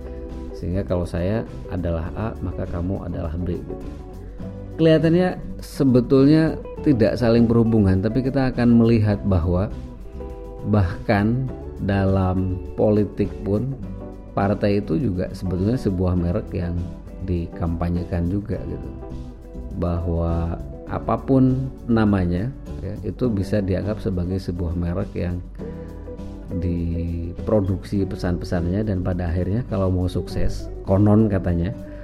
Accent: Bandung, West Java, Indonesia; born there; padahal di kota kelahiran saya di Bandung 0102 itu angkot jurusan Cicaheum gitu.

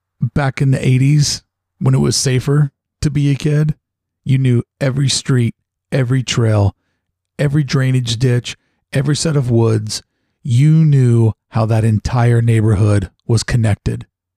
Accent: Kentuckiana, United States; Because I remember at that time, growing up in Kentuckiana

